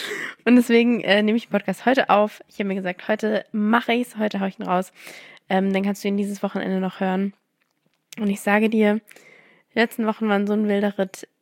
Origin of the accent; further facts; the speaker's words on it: Mannheim, Baden-Württemberg, Germany; In Mannheim, wo ich herkomme, in die Toskana Deutschlands, da ist einfach so gefühlt schon 20 Grad.